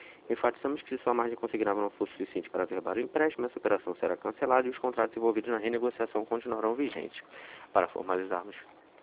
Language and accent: Portuguese; Rio de Janeiro, Brazil; Oi, Daniele. … Sou da Vila da Penha.